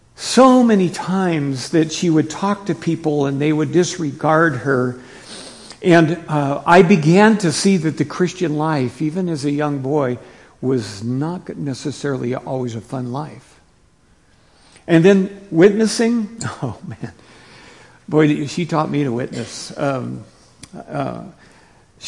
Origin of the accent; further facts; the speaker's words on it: Seattle, Washington, United States; And when I was in Seattle, growing up in Seattle, I went to a church